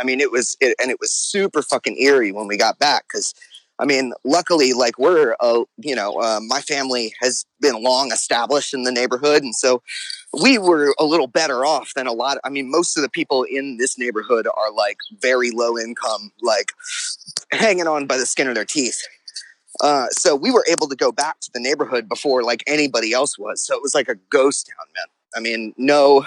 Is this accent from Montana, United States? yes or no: no; New Orleans, Louisiana, United States; Oh, no, born and raised. I haven't really lived anywhere else.